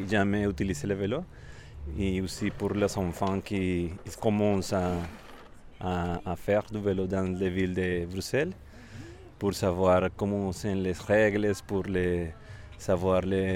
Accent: Colombia; French is a second language; moved away as an adult; now in Brussels, Belgium; Je suis colombien, de Colombie.

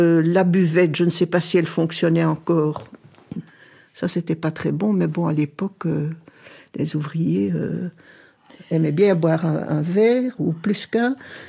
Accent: Brussels, Brussels-Capital Region, Belgium; born there; Moi, je suis née à Bruxelles, à l'hôpital Saint-Pierre.

